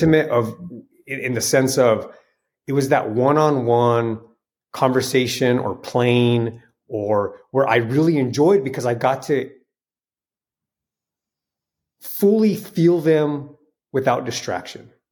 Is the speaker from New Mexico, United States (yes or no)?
yes; New Mexico, United States; Yeah, I grew up in northern New Mexico. New Mexico is just, talk about spirituality.